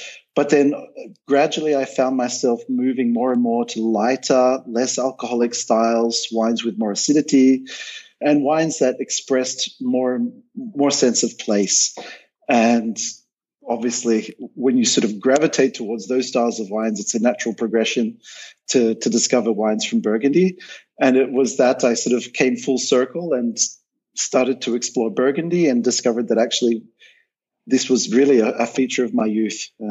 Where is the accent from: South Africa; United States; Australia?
Australia; So I grew up in Australia. I'm originally Australian. And I grew up in a family that was definitely very Eurocentric. My grandparents were from Europe